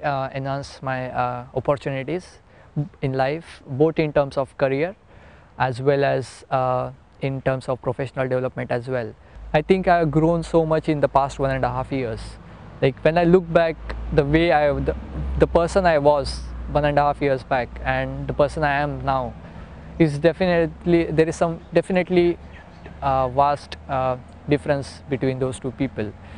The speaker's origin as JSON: {"language": "English", "town": "Mumbai", "region": "Maharashtra", "country": "India", "second_language": "English", "lives_now": "Australia", "said": "I am from Mumbai, India"}